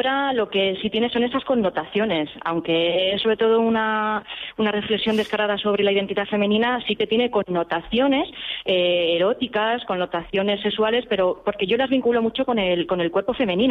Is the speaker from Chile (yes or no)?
no; Ciudad Real, Castilla-La Mancha, Spain; a mis raíces, soy manchega, soy de Ciudad Real